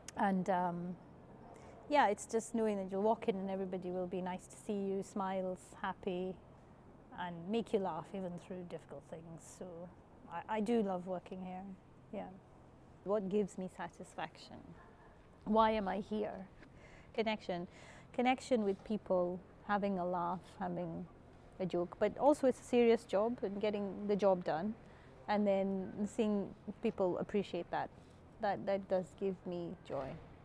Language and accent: English; Kenya; Growing up in Kenya, we had a big garden